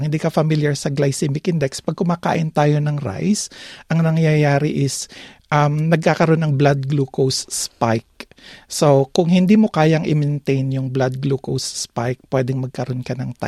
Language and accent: Tagalog; Los Baños, Laguna, Philippines; also born or lived in Quezon Province; now in Australia; tubong Quezon Province pero lumaki ako sa Las Baños, Laguna.